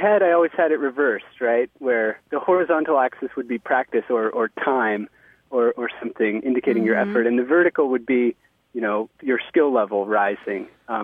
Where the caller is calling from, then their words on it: Somerville, Massachusetts, United States; I'm calling from Somerville, Massachusetts.